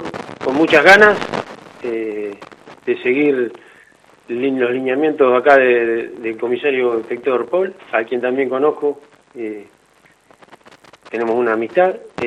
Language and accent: Spanish; Azul, Buenos Aires Province, Argentina; yo soy oriundo de la Ciudad Azul.